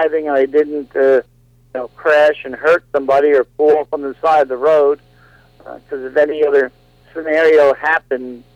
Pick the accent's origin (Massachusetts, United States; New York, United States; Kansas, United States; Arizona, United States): New York, United States; Massapequa; also born or lived in New Jersey; I was born in Trenton, New Jersey, grew up Long Island, New York, down called Massapequa.